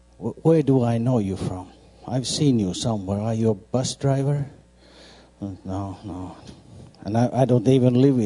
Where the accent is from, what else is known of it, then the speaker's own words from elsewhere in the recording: Pori, Satakunta, Finland; now in Turku, Finland; I'm now pastor in Turku here in the West Coast. I'm originally from Pori, which is like 2 hours north, and I still go there usually once a week